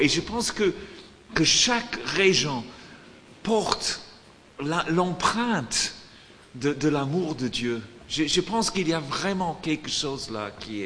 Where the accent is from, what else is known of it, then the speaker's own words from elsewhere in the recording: France; maintenant, moi, je suis français. Et j'aime la France.